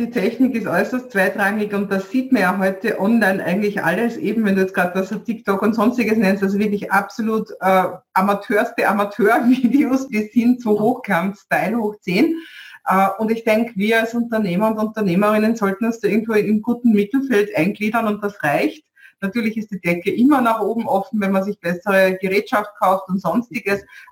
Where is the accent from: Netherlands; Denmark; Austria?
Austria; Vienna; ich bin Wienerin, ja, und das möchte ich auch, das gehört zu mir